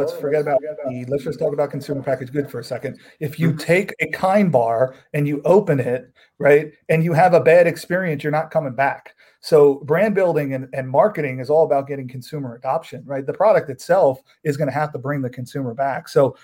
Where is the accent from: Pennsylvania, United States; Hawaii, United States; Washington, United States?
Pennsylvania, United States; Philadelphia; I'm a little bit biased, but I'm from Philly. You know, I like the PA flower.